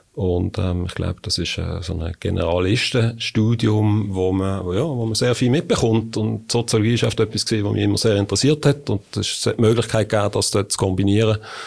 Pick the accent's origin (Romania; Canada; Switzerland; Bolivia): Switzerland; Binningen, Basel-Landschaft; Ja, also aufgewachsen bin ich in Binningen. Mhm. Dann bin ich, habe ich relativ lange in Basel gelebt. Mhm. Jetzt wieder in Bottmigen.